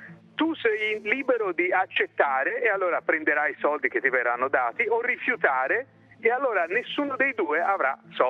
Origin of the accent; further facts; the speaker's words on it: Florence, Tuscany, Italy; No, io sai, sono fiorentino.